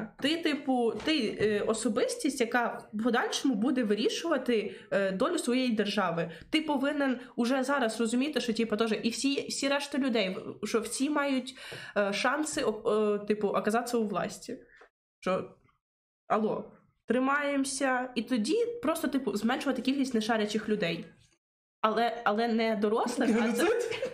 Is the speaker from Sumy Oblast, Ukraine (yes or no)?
no; Zaporizhzhia, Zaporizhzhia Oblast, Ukraine; Я з Запоріжжя.